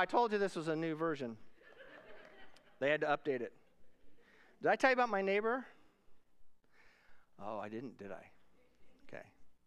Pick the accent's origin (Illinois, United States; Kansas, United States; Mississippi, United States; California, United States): Kansas, United States; Wichita; Now, I'm from Wichita, Kansas, and you know, the further south in Kansas you go, the closer to Texas you are.